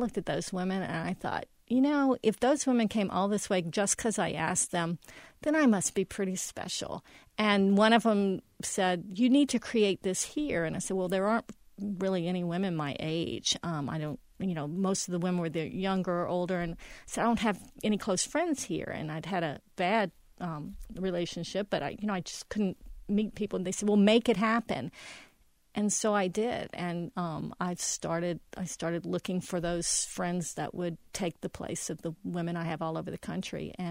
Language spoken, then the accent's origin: English; Louisiana, United States; I know how to cook it because I'm from South Louisiana, and I was close to water